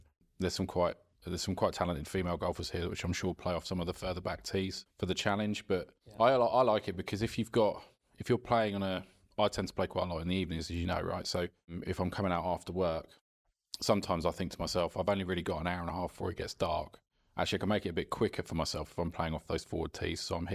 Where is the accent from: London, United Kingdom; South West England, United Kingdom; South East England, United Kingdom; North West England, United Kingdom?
South East England, United Kingdom; Esher; He worked in a golf club in a place near where I grew up in Esher